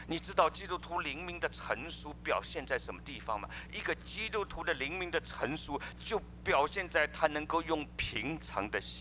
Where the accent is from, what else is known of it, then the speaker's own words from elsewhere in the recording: China; 所以我们中国人说难得糊涂啊